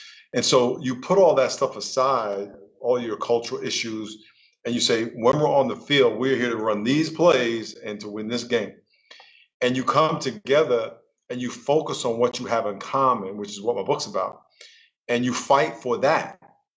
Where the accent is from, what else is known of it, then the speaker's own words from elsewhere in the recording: New York, United States; I grew up in New York in a black neighborhood, and I have a white grandmother, half Chinese black grandmother, two black grandfathers.